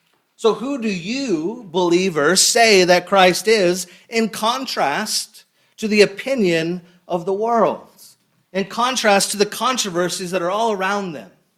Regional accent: United States; I'm an American. I'm going to pronounce it as controversy.

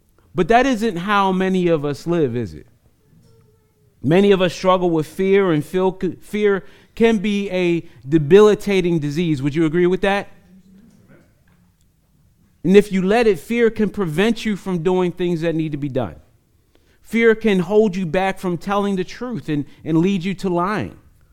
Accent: East Coast, United States; I'm not from here. I'm from the East Coast.

